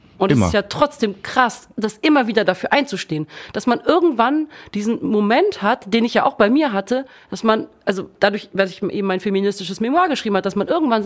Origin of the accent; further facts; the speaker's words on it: France; German is a second language; darf man als Französin beide Pässe haben.